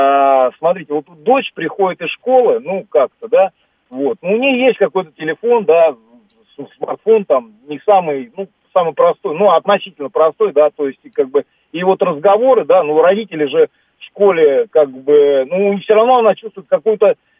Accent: Moscow, Russia; now in Moscow Oblast, Russia; я сам москвич, да, сейчас живу просто как бы в Подмосковье.

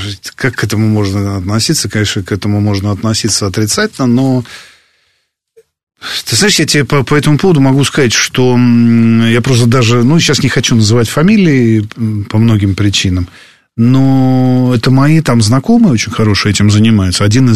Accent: Tashkent, Tashkent Region, Uzbekistan; «Зеркало» смотрел в Ташкенте у себя на родине

